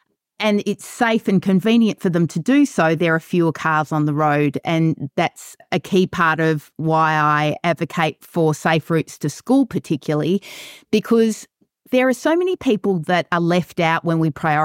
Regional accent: Australia; also born or lived in Melbourne / Western Australia / Singapore / Santiago; now in Vancouver, Canada; Well, I'm originally Australian and I've got a legal background, and I ended up in Vancouver via Melbourne, Western Australia, Singapore, Santiago, Chile, and we've been here for 6 years, and I'm a very freshly hatched Canadian.

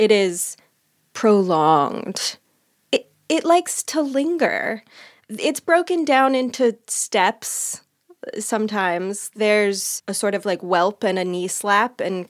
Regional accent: Midwest, United States; So, as you know, I'm from the Midwest.

